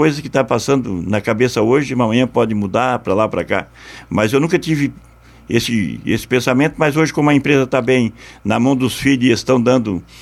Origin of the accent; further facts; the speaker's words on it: Turvo, Santa Catarina, Brazil; also born or lived in Araranguá; Eu nasci no Turvo, né, meu sangue é turvense, né, sempre fui turvense, né? Morei 11 anos em Aranguá, cidade maravilhosa, cidade de, né, mas sempre joguei futebol aqui, sempre vim pro Turvo, né.